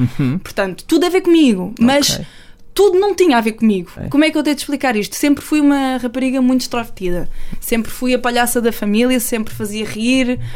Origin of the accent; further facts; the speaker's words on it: Cabrela, Alentejo, Portugal; also born or lived in Barreiro; Depois fui para uma terrinha, uma terriola chamada Cabrela, perto da Terrugem, mais precisamente as pessoas já vão conhecer melhor. Depois estive lá até aos 12, 13 anos, até que fui para o Algarve, Albufeira, e vivi lá até aos meus 21.